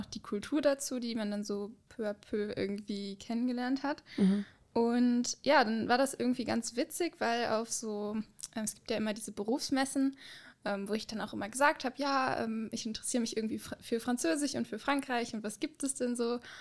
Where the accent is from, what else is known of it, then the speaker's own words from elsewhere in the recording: North Rhine-Westphalia, Germany; Ich bin praktisch im Saarland als Wahl für den Studienort gekommen. Ich komme eigentlich aus der Nähe von Aachen.